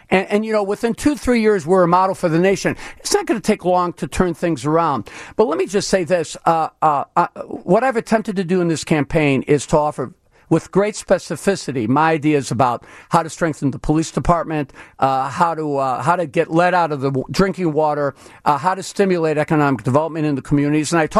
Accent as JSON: {"language": "English", "region": "Illinois", "country": "United States", "tie": "born or raised there", "said": "like where you and I grew up on the South Side or the Roseland Pullman areas, those areas are in depression states"}